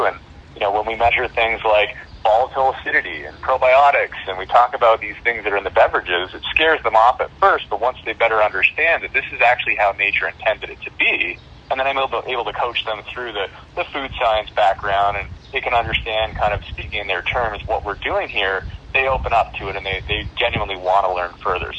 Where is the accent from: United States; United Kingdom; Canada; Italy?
Canada; I mean, I'm still Canadian, and I still live there in my mind.